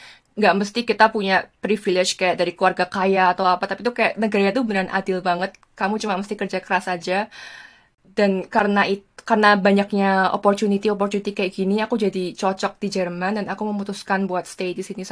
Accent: Singapore; Dan karena aku dari Singapura, makanya aku nggak perlu ikut, apa namanya?

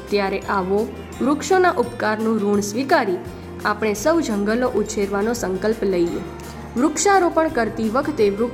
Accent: Gujarat, India; એક ગુજરાતી તરીકે પર્યાવરણનું જતન કરવાની સાથે સાથે સામાજિક અને રાષ્ટ્રીય ભક્તિને પણ મારે ચિરંજીવી બનાવવી છે.

